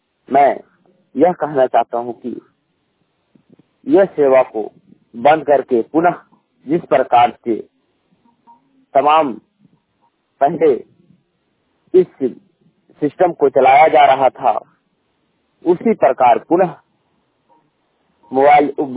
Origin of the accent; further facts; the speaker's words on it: Badam, Jharkhand, India; ग्राम post बादम, थाना बड़का, जिला हजारीबाग, राज्य झारखंड का निवासी हूँ।